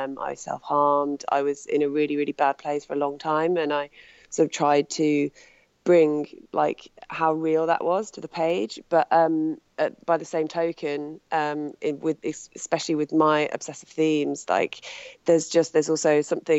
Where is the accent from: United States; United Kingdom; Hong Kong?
United Kingdom; England; I grew up in the Midlands